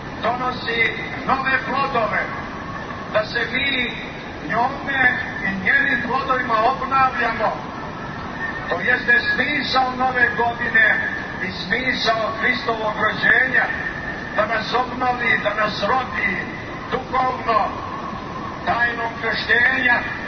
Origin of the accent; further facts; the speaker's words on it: Montenegro; born there; Mi smo ovdje u Crnoj Gori rođeni. Upravo sam došao iz Bara